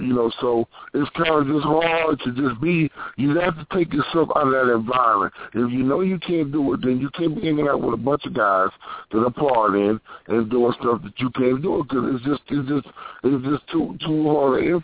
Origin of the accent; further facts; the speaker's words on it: Arkansas, United States; I'm from Arkansas.